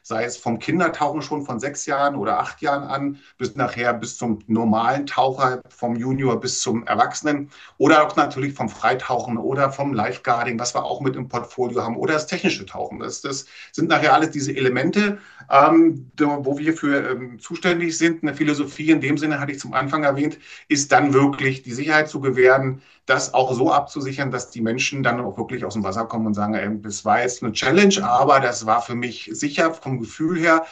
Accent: Berlin, Germany; also born or lived in Egypt / Spain; Berlin, da hast du mich jetzt gerade erwischt. Ansonsten bin ich sehr viel international unterwegs, war auch ein paar Jahre im Ausland tätig. Unter anderem in Ägypten, dann auch in Spanien vor 20 Jahren

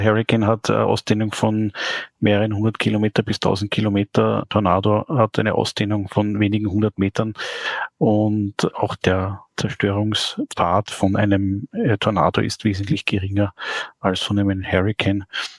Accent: Austria; bei uns in Österreich

